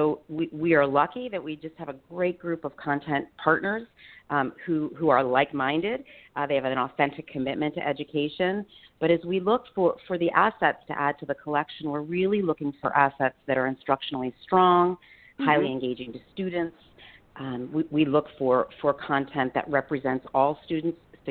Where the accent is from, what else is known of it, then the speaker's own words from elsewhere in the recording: Richboro, Pennsylvania, United States; I grew up in Richboro.